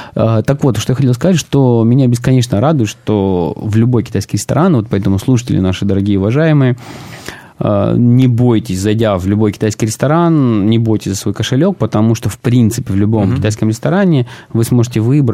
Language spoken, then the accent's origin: Russian; Rostov-on-Don, Rostov Oblast, Russia; в Ростове-на-Дону, откуда я родом.